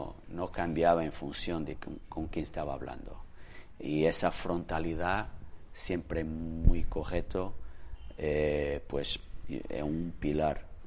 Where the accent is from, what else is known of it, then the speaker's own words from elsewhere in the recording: Porto, Norte, Portugal; Spanish is a second language; soy de Oporto y vamos a veranear en familia para un pueblo, Muros, en las Rías Bajas, ahí cerca de Noia, Muros.